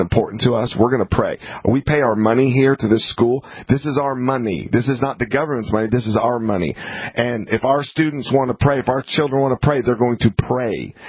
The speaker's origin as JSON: {"language": "English", "region": "the South", "country": "United States", "tie": "born or raised there", "said": "Yeah, I grew up in the South. I know what the South was about, the Confederacy."}